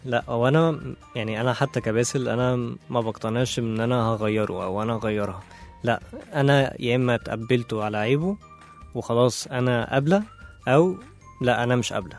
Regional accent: Egypt; علشان زمان كان يعني الفكر اللي عندنا في مصر اللي هو استحملي خاطر بيتك وعيالك

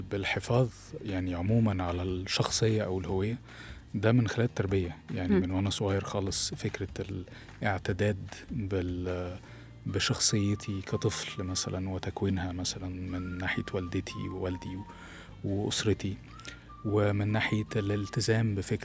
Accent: Egypt; إحنا كمصريين داخلين في النص كده

